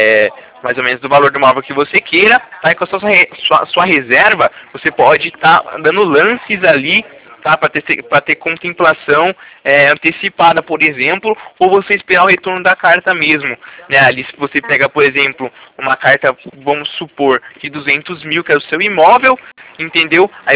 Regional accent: Itatiba, São Paulo, Brazil; Sou daqui de Itatiba.

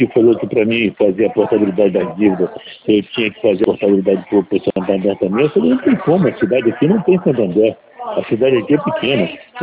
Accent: Rio de Janeiro, Brazil; now in Marataízes, Brazil; eu sou do Rio, mas eu moro em Marataízes.

